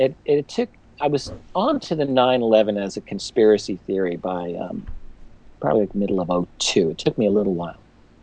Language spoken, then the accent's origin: English; New York City, New York, United States; But I'm from New York City. My father worked at the World Trade Center.